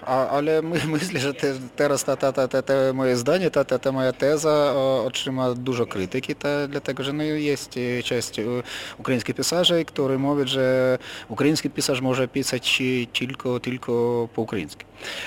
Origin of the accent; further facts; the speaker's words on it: Kharkiv, Kharkiv Oblast, Ukraine; Polish is a second language; Dlatego, że Charków to duże ukraińskie miasto.